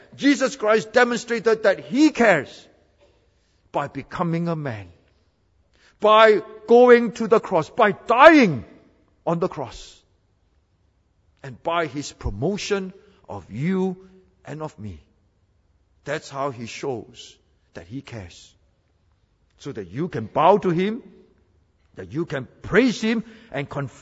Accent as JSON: {"language": "English", "town": "Seremban", "region": "Negeri Sembilan", "country": "Malaysia", "tie": "born or raised there", "said": "He cared for me when I was a little boy growing up in Seremban."}